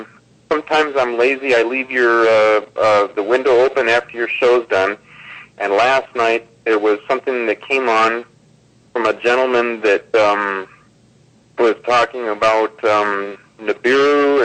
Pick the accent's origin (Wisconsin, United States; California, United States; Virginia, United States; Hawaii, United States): California, United States; San Luis Obispo; I'm from San Luis Obispo, California.